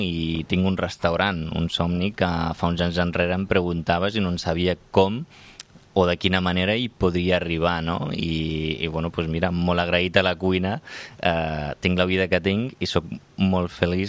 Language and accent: Catalan; Rif, Morocco; Catalan is a second language